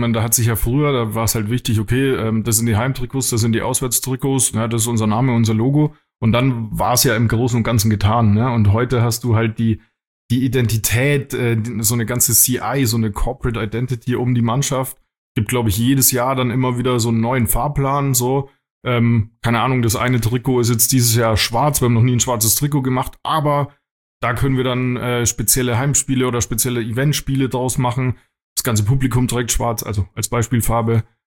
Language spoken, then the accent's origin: German; Würzburg, Bavaria, Germany; ich komme aus Würzburg